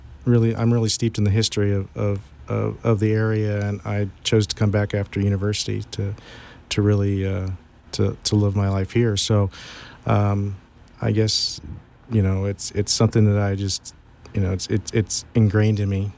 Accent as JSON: {"language": "English", "town": "Sonora", "region": "California", "country": "United States", "tie": "born or raised there", "said": "Well, I was born and raised here in Sonora and fourth generation in the county."}